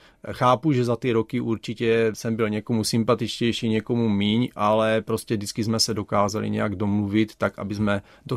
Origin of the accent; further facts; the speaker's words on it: Měrovice, Olomouc Region, Czechia; já jsem z Měrovic, ale to je 2 kilometry vesnice, takže hned vedle.